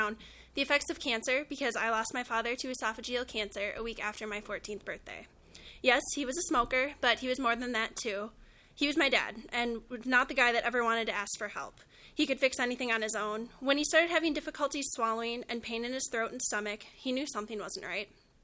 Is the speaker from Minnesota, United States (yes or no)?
yes; Andover, Minnesota, United States; I am from Andover, Minnesota. I am a senior at the University of Minnesota